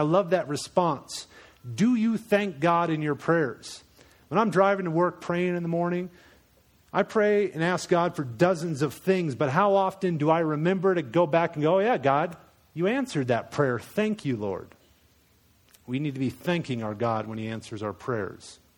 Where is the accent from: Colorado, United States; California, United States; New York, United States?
Colorado, United States; also born or lived in Iowa / Florida / Maryland / Minnesota; I was born in Iowa, like Captain Kirk. Then I lived in Florida, Maryland, Minnesota, and moved to Colorado when I was about 10.